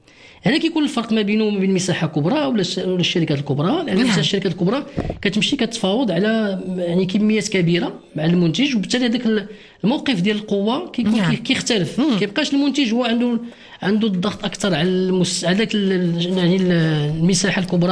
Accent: Morocco; منظومه الاثمان عندنا في المغرب

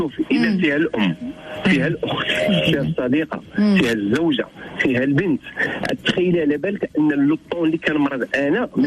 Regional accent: Morocco; احنا تربينا كمغاربة

